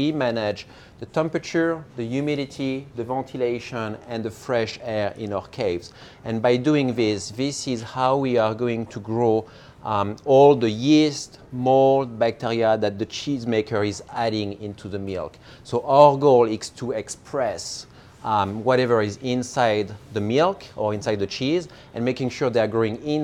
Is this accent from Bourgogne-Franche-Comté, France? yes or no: yes; Bourgogne-Franche-Comté, France; English is a second language; well, obviously I'm French, right? cannot miss this detail. But I grew up in Burgundy, France.